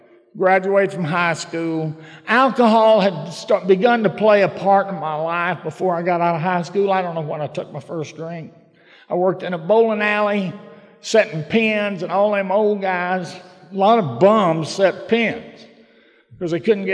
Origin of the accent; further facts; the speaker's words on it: Dallas, Texas, United States; I was born and raised in Dallas, Texas. I was a tall, skinny kid most of my life.